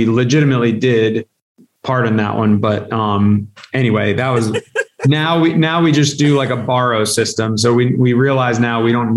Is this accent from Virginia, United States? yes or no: yes; Virginia Beach, Virginia, United States; Like I don't come from a farm background. I grew up in Virginia Beach. Like I'm a city kid.